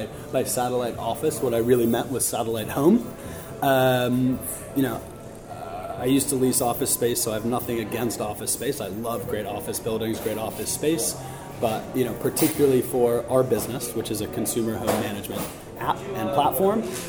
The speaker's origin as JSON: {"language": "English", "country": "United States", "tie": "born or raised there", "moved": "as an adult", "lives_now": "United Kingdom", "said": "I've been in the UK for 7 years now, since 2010. I was born in the UK originally, but I grew up in the States"}